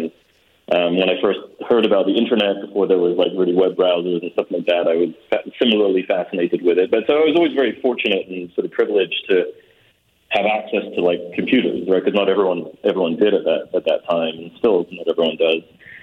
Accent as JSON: {"language": "English", "region": "England", "country": "United Kingdom", "tie": "born or raised there", "also_born_or_lived": "Manchester", "said": "I grew up in England. I went to a university in Manchester"}